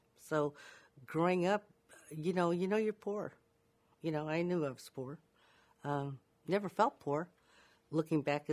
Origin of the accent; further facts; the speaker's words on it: Delano, California, United States; You know, growing up in Delano, you were either white or you were a farm worker.